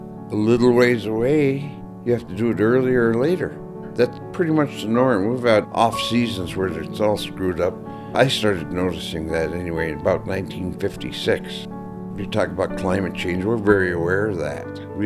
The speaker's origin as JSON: {"language": "English", "town": "Nome", "region": "Alaska", "country": "United States", "tie": "born there", "said": "I was born in Nome in 1942, April 5th, 1942, at the old hospital on 2nd Avenue."}